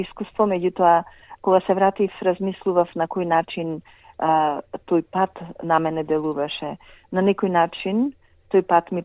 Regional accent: Pelagonia, North Macedonia; Јас сум родена во Битолско село и кога се наоѓа на Ритче и се гледа цела Пелагонија.

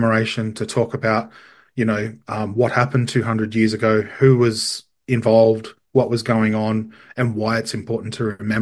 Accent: Cobar, New South Wales, Australia; And I'm born and bred in Cobar on Nyampar country. I've also got Yorta Yorta and Wiradjuri heritage.

